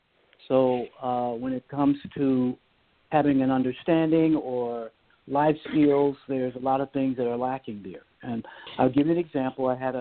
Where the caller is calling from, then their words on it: Los Angeles, California, United States; I'm calling from Los Angeles.